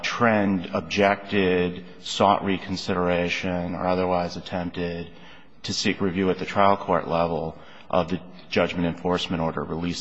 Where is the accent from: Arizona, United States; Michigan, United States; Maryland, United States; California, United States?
Arizona, United States; Phoenix; Good morning. … I'm from Phoenix, Arizona, and I represent Game Tech International.